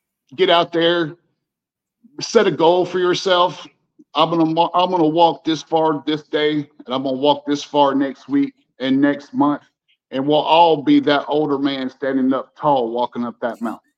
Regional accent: the Carolinas, United States; accent: southern drawl; So I'm from the Carolinas. My accent used to be very, very, very thick.

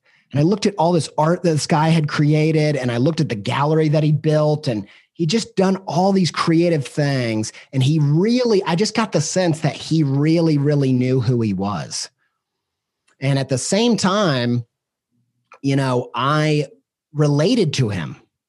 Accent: Midwest, United States; And I felt like, you know, I'm from the Midwest, and we have this great patron saint of the Midwest.

